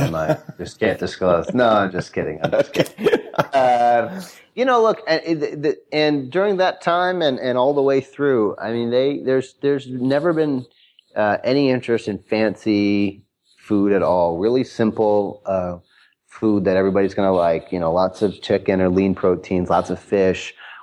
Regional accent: Chicago, Illinois, United States; So we're both from Hyde Park, and Hyde Park is on the south side of Chicago, like where the University of Chicago is.

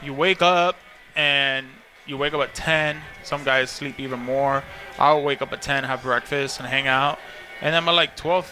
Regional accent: Miami, Florida, United States; I'm from Miami, so the Orange Bowl

